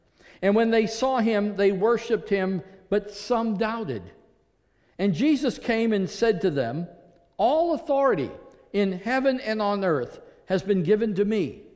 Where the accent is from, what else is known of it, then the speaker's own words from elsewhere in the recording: New Orleans, Louisiana, United States; born there; I was born in New Orleans, and so in preparation for this week, I went ahead and looked at topo maps, because if you're born in New Orleans, the truth is we are a city that was built below sea level.